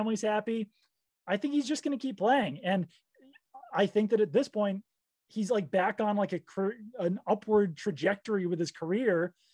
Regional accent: New England, United States; I'm from New England. I like Tom Brady as a human being

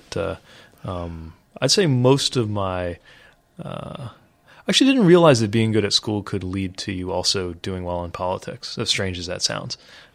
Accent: South Bend, Indiana, United States; Yeah, I mean, it's a great town. It's a great place to grow up.

